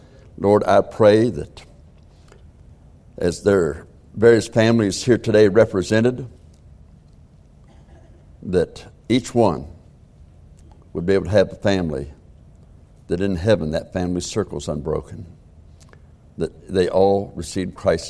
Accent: Tennessee, United States; also born or lived in Ohio; Now, you know, I was born in Ohio. Dad moved us down there to Tennessee from Ohio.

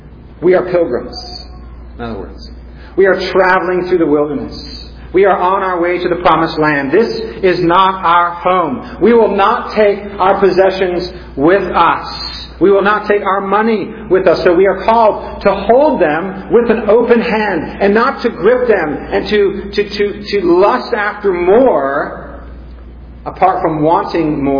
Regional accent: California, United States

